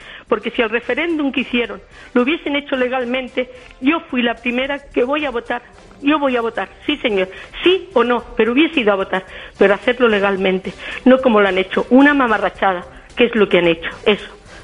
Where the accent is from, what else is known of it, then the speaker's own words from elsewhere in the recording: Catalonia, Spain; also born or lived in Córdoba; Córdoba, a mucha honra, a trabajar, a levantar un país que es Cataluña, y a levantar España, que también es mi tierra. Pero no permito que me digan que me vaya de un sitio donde yo me he criado con toda la gente, con toda.